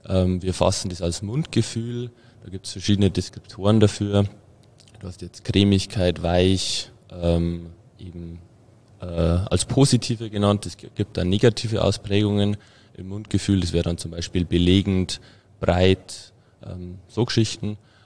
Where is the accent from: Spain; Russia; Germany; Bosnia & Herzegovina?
Germany; Bavaria; Und ganz wichtig ist bei uns in Bayern zumindest der Weizenmalzanteil